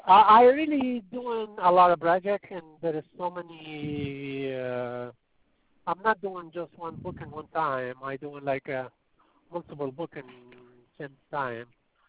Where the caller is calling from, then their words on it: Texas, United States; I'm calling from Texas.